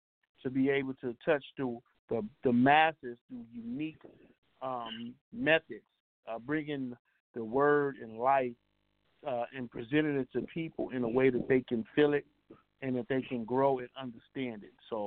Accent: Chicago, Illinois, United States; I am from Chicago, born and raised.

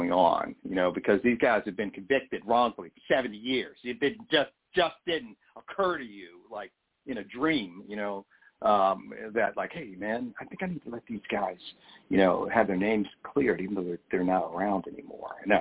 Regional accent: Virginia, United States; I'm from the Hampton Roads area, so I was very familiar with what happened

